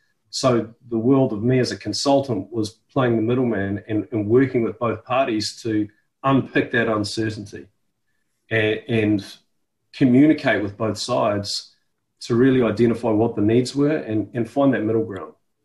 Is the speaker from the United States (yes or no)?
no; New Zealand; Yeah, so with my background, as you said, I'm a New Zealander. I'm 40 years old